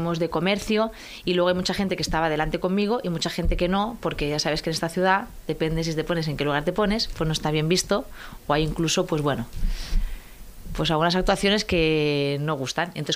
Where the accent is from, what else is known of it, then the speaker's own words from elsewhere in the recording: Tarragona, Catalonia, Spain; yo soy de Tarragona. Que Tarragona pertenece a Cataluña, soy catalana, y que Cataluña pertenece a España, que también soy española